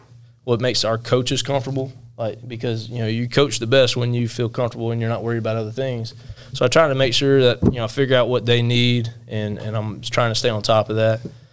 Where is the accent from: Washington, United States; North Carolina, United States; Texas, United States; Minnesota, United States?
North Carolina, United States; Charlotte; And growing up in Charlotte, it was the ECHL, which was the league right below the NHL.